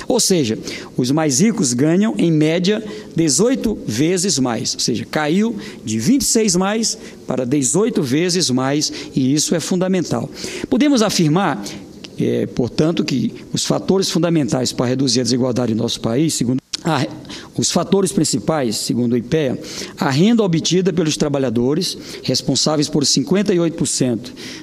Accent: Piauí, Brazil; Eu, como sou do Piauí, da região da Serra da Capivara

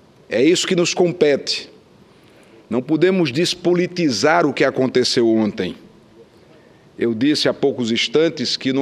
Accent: Campina Grande, Paraíba, Brazil; na cidade de Campina Grande, na minha terra natal

